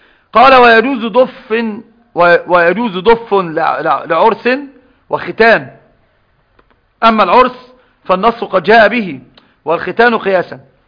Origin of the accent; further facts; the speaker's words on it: Egypt; اسمه قانون واسمه إيش عندنا في مصر يسمونه القانون صح